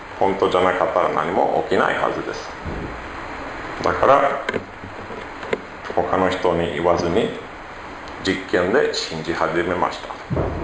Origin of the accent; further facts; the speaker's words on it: Sweden; born there; Japanese is a second language; スウェーデンで生まれました。今スウェーデンにも住んでます。両親はクリスチャンで教会に行きました。